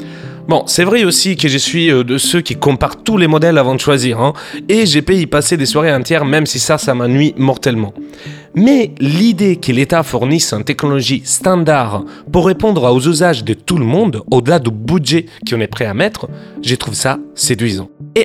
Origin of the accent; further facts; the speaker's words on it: Italy; Vous le savez, je suis italien, et en Italie, il y a encore un service de télétexte qui fonctionne.